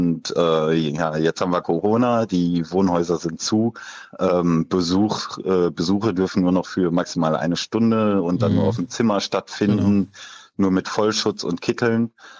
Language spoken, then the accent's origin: German; Leverkusen, North Rhine-Westphalia, Germany; ich komme aus Leverkusen